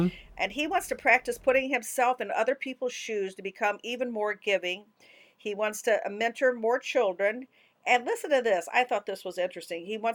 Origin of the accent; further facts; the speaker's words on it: Illinois, United States; when I was growing up in Southern Illinois, you know, as I talked to you before about, my stepfather was a really bad alcoholic.